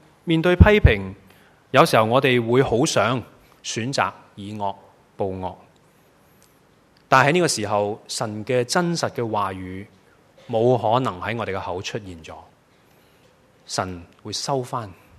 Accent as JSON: {"language": "Chinese", "country": "Hong Kong", "said": "面对困难，我们香港人最叻讲的就是退一步海阔天空。"}